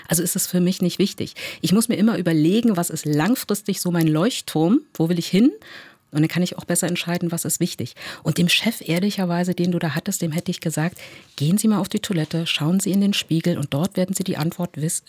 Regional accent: East Germany, Germany; Ich komme aus dem Osten

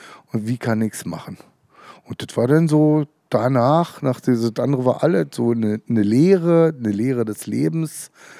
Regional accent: Germany; born there; Ich bin in der DDR geboren

